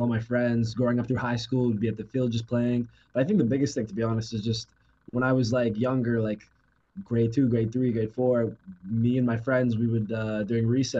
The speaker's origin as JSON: {"language": "English", "town": "Oakville", "region": "Ontario", "country": "Canada", "said": "So, I'm local kid. I'm from, let's say not local, but just around here. I'm from Oakville, 30 minutes from here."}